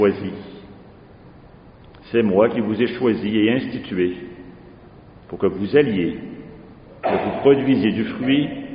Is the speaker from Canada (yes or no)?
yes; Quebec, Canada; J'aime dire que je viens de la Beauce, parce que c'est le plus beau coin du pays.